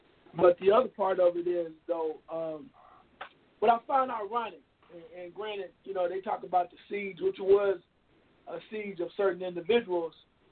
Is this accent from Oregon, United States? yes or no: no; Dayton, Ohio, United States; like I said, when I grew up in Dayton, Ohio, bro